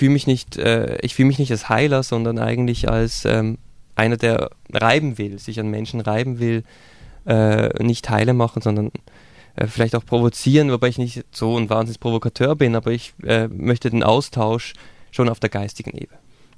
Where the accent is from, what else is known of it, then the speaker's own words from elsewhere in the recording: Switzerland; was natürlich als Schweizer Kompromisssucher und Ausdiskutierer beziehungsweise mal lieber Ruhenlasser dann ziemlich schwierig ist